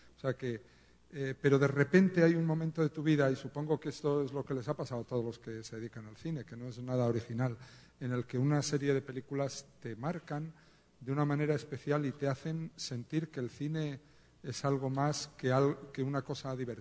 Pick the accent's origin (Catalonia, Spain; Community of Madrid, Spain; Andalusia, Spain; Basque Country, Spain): Community of Madrid, Spain; Madrid; soy un madrileño del barrio de Estrecho, que es un barrio clase media baja, humilde, de una familia numerosa, muchos hermanos, 8 trabajadores.